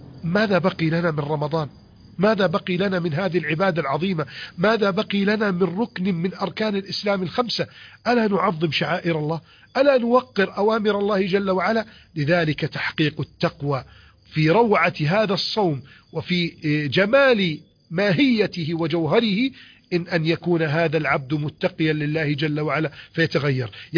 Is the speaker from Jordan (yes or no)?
no; Egypt; بلدنا مصر